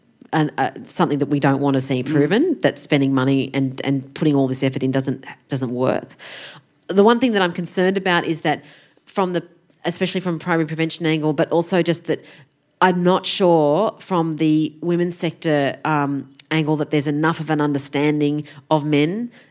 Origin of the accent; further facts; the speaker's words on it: Sydney, New South Wales, Australia; I come from Sydney